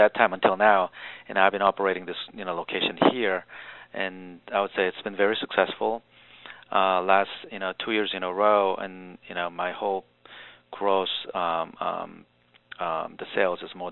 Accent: South Korea; English is a second language; moved away as an adult; And myself, actually I was born and raised in South Korea. I came here in 1990.

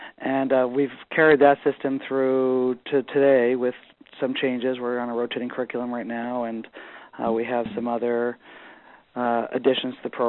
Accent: New York, United States; I'm actually from New York, so and my wife's from Chicago

